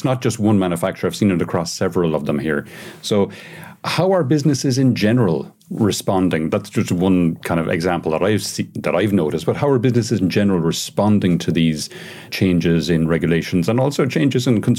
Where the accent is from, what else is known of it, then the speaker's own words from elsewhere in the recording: Ireland; now in Spain; I mean, I see here in Spain, I'm Irish.